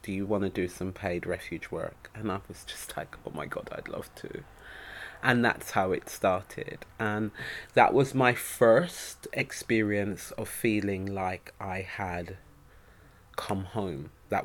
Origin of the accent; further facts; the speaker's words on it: Jamaica; now in London, United Kingdom; And I was born here but raised in the Caribbean, in the mountains of Jamaica, and my activism started actually there.